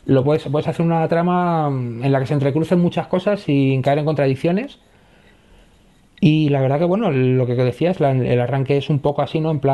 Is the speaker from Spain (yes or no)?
yes; Madrid, Community of Madrid, Spain; No lo conozco, yo soy de Madrid, voy a escribir de lo que conozco.